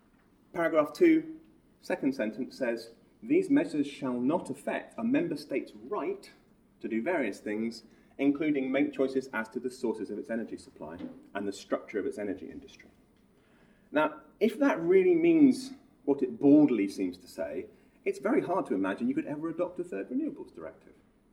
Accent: United Kingdom; I'm a Brit, so I can say that.

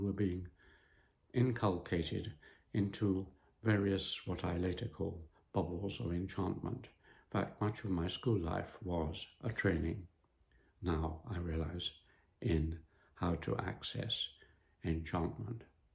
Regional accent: North West England, United Kingdom; growing up in William Wordsworth's Valley in Eswate Dale

